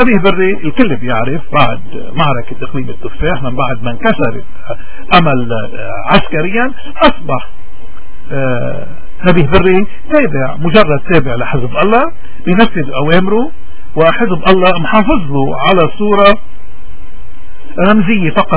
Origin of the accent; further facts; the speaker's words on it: Lebanon; نحن لبنانيين نعرف حالنا